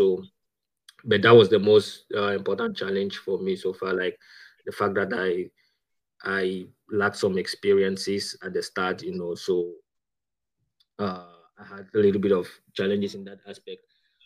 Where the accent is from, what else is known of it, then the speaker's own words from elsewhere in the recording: Cameroon; I come from Cameroon, Central Africa, to be precise. And I had my bachelor at the University of Oya back in my country.